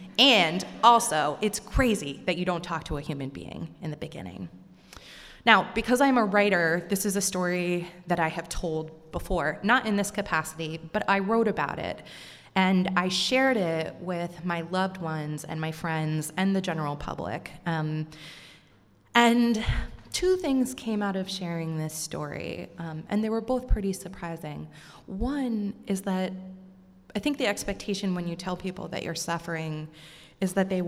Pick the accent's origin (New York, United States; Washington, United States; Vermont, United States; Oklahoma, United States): Vermont, United States; I'm from Vermont, so that's someone who knew me.